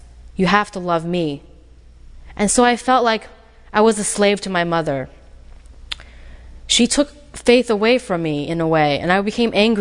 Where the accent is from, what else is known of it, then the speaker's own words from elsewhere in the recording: Utah, United States; When I grew up in Utah, I was 6 till I was 10, so for about 3 to 4 years, I lived with Mormons